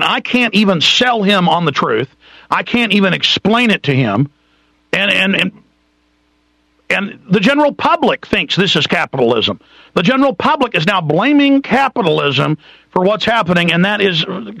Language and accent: English; Dallas, Texas, United States; And it's because I grew up in Dallas with heavy 2 parts per million sodium fluoridation